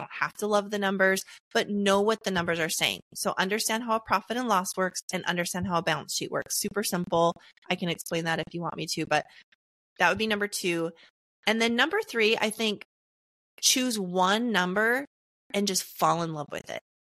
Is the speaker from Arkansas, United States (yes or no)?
no; North Dakota, United States; Yeah, I'm from North Dakota originally, though